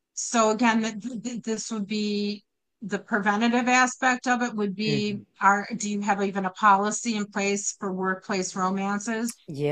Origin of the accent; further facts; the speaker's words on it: Detroit, Michigan, United States; Believe me, I'm from Detroit, so I always tell people I'm from Detroit. I have toned this down over the years.